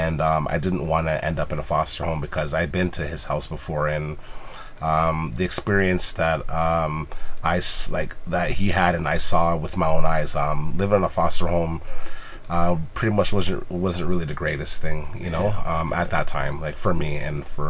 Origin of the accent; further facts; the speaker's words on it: Canada; born there; I was born here in Canada. Yeah, but my mom's from Jamaica, and my dad is actually from Africa. He's from Ghana.